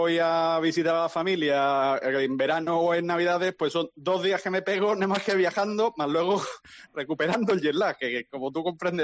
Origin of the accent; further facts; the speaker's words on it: Seville, Andalusia, Spain; also born or lived in Alcalá de Guadaíra / Dos Hermanas; yo nací en Sevilla, viví en Alcalá de Guadaira, que está cerquita, y me mudé a Dos Hermanas, que es de donde es mi mujer.